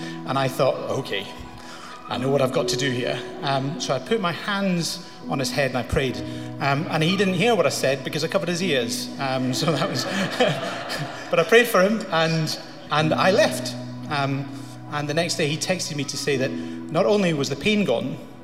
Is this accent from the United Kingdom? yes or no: yes; Scotland, United Kingdom; I'm Scottish, and that's important because I'm quite conservative.